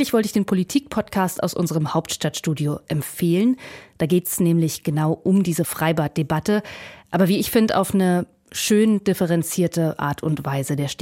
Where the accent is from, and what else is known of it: Berlin, Germany